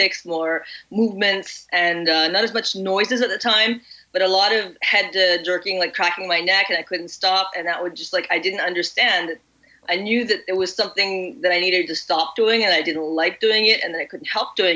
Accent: Canada; It just depending on like where you are in Canada, in Quebec, it's a very, you know, hate on the English, hate on the French

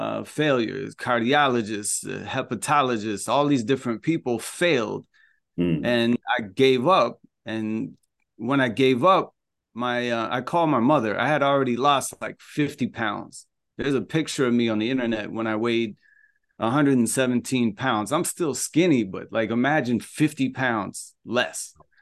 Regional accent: Chicago, Illinois, United States; I'm from Chicago area, and I was into music real heavy

